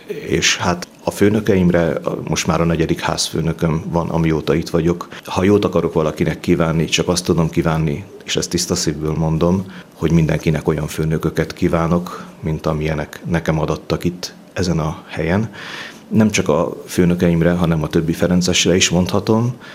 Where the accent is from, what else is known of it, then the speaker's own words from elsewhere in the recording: Halmajugra, Heves, Hungary; born there; now in Gyöngyös, Hungary; Igen, Gyöngyösön lakom. Nem ott születtem, a szülőfalum Gyöngyös mellett van, egy kis falu Halmajugra. A gyerekek miatt kellett aztán beköltöznünk Gyöngyösre az iskola kezdés miatt.